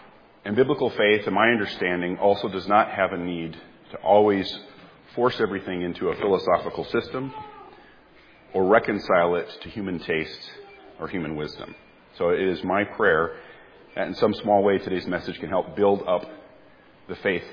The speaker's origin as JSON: {"language": "English", "region": "Wisconsin", "country": "United States", "said": "And if you don't know it, I'm from Wisconsin."}